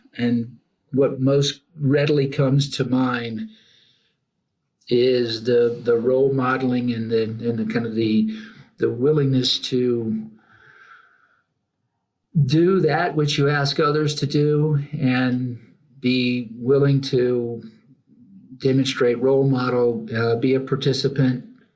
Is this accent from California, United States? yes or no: no; Texas, United States; now in Aspen, United States; those 18 solid growing up years down in South Tex